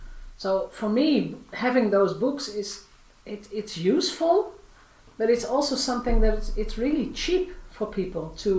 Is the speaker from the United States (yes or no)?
no; Netherlands; English is a second language; I grew up in the Netherlands. We are an international country. So I speak 4 or 5 languages if I have to. I'm not going to do that, but I can understand Spanish, French, and German.